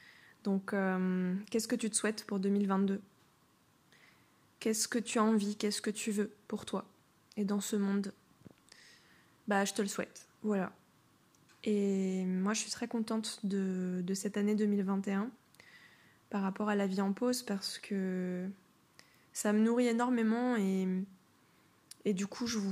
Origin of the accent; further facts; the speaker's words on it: Brittany, France; now in Portugal; vous savez que je suis au Portugal depuis 3 semaines. Gros changement. Je reviens normalement chez moi, en France, en Bretagne, à partir de février.